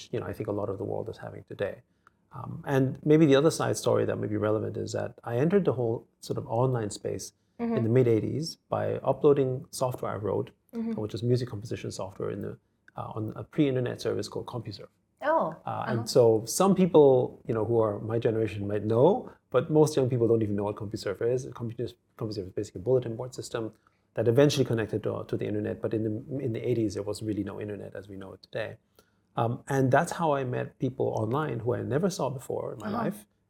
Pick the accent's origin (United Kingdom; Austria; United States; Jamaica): Austria; first language German; English is a second language; I've never lived in Asia before. I grew up in Austria, right? Yeah. I speak German. I didn't speak Japanese, Chinese.